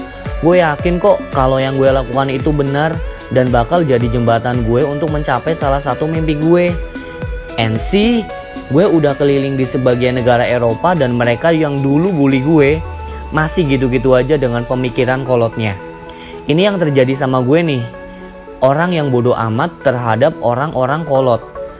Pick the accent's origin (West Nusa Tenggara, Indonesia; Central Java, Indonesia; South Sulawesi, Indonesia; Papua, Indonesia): Central Java, Indonesia; Cilacap; accent: Ngapak; ketemu lagi kan sama gue si ngapak asli Cilacap